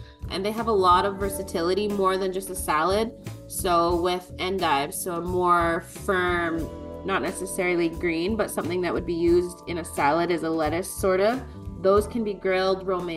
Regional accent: Six Nations of the Grand River, Ontario, Canada; I'm Mohawk from Six Nations of the Grand River, a chef and entrepreneur

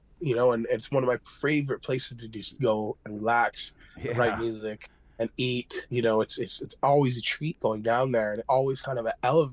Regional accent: Ontario, Canada; I'm from Six Nations of the Grand River, Mohawk Turtle Clan.

